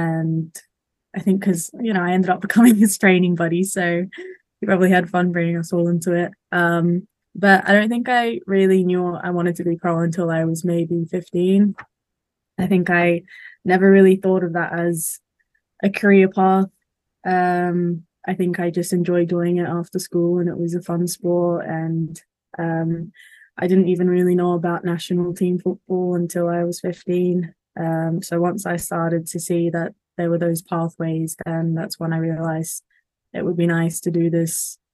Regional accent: Cairns, Queensland, Australia; Well, so I'm from Cairns. I grew up in Cairns.

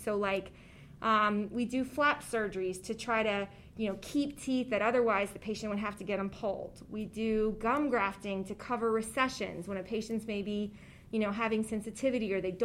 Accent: Slidell, Louisiana, United States; I'm actually from Slidell, which is in Louisiana, and my entire family is LSU fans, and so they give me such a hard time anyway.

